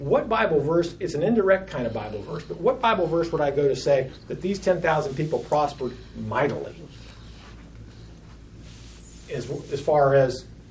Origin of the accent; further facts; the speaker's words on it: Clarksville, Tennessee, United States; I'm from Clarksville, Tennessee.